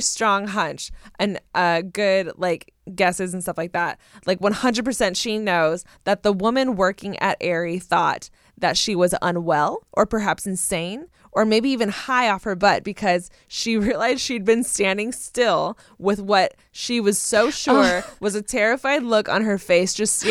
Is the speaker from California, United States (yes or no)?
yes; California, United States; Like, I'm from Southern California. I've heard about San Diego. I've heard about LA.